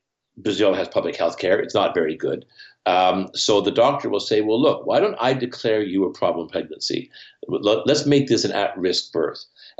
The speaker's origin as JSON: {"language": "English", "country": "Canada", "tie": "born or raised there", "said": "Here in Canada, I grew up near the Great Lakes."}